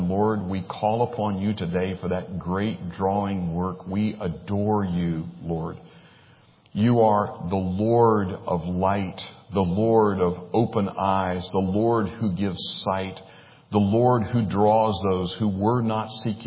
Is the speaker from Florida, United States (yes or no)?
yes; Pensacola, Florida, United States; When I was a kid down on the Pensacola Bay, growing up in Pensacola, Florida, I caught a lot of king crab.